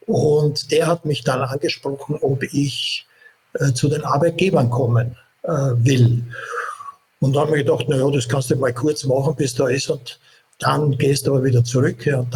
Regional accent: Vienna, Austria; born there; also born or lived in Berlin; Mein Vater ist lungenkrank geworden und wir sind dann nach Wien. Und ich bin auch in Wien deswegen geboren, weil meine Mutter von Berlin nach Wien geflogen ist, weil sie halt dort ihre Eltern gehabt hat.

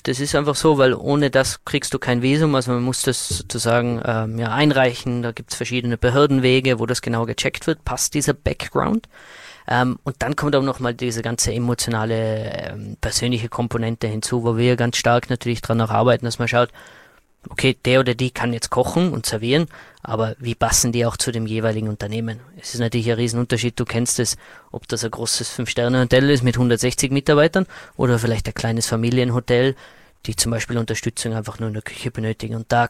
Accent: Austria

